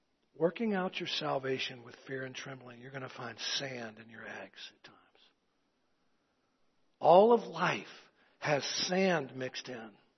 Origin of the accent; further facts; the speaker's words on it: Chattanooga, Tennessee, United States; I'm from East Tennessee, Chattanooga, most of you know.